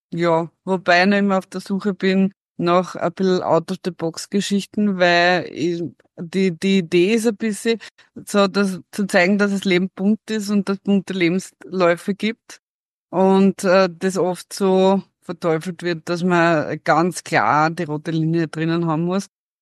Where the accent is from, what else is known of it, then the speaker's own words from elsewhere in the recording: Styria, Austria; now in Vienna, Austria; Also ich komme aus der Steiermark, wie man immer hört. 20 Jahre in Wien haben das nicht geändert.